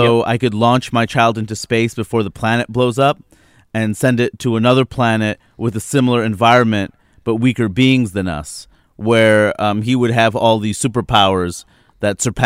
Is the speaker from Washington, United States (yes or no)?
no; New York City, New York, United States; I grew up in New York City. I found ways to avoid driving